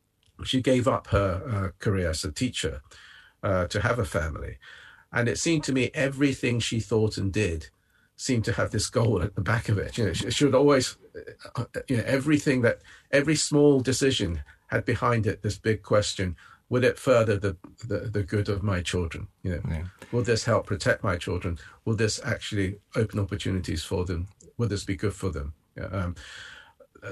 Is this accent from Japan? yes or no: yes; Japan; English is a second language; the earliest memory I have of those words, Nobel Sho, was when I was still in Japan. I didn't speak English, and I was looking at a picture book